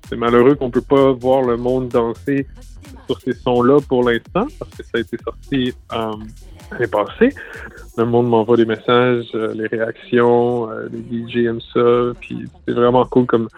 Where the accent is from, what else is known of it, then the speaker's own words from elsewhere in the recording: New Brunswick, Canada; province bilingue au Canada. Tu sais, donc, fait que ma langue a toujours été utile. Tu sais, c'est ma langue maternelle.